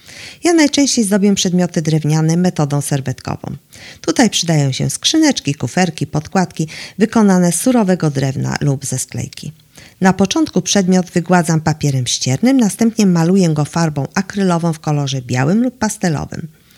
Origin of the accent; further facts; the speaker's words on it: Bydgoszcz, Kuyavian-Pomeranian Voivodeship, Poland; Jestem rodowitą bydgoszczanką.